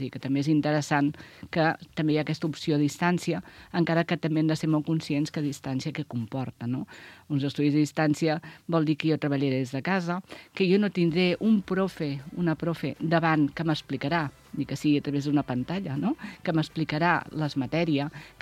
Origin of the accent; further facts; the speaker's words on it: Vilafranca del Penedès, Catalonia, Spain; perquè soc de Vilafranca